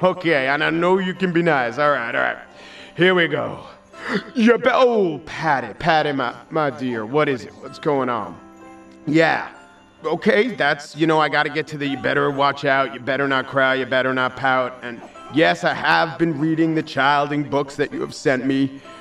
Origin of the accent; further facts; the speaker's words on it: Freehold, New Jersey, United States; I tell stories about growing up in New Jersey. That is true. You also grew up in New Jersey. I'm not trying to give you short shrift. But here's the thing, Gary. I grew up in Freehold.